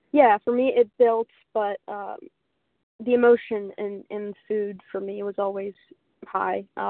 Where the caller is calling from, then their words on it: Philadelphia, Pennsylvania, United States; Yeah, I'm calling from Philadelphia.